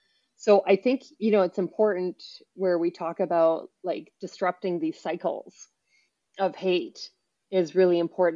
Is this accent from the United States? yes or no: no; Canada; I'm dual Canadian American citizenship, but culturally, you know, much more Canadian, having been born and raised there.